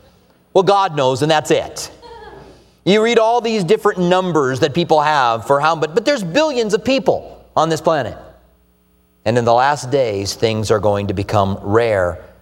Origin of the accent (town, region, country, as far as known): United States